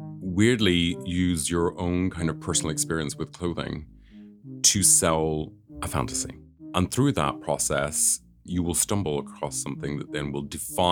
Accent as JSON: {"language": "English", "region": "Northern Ireland", "country": "United Kingdom", "tie": "born or raised there", "said": "I grew up in Northern Ireland"}